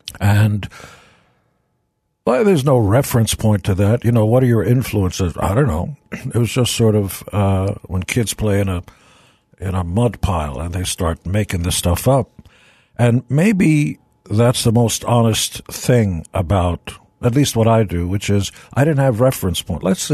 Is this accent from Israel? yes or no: yes; Israel; now in United States; So when I grew up in Israel, those first few years, it was nothing. There was no infrastructure, no roads, So you had to figure it out for yourself.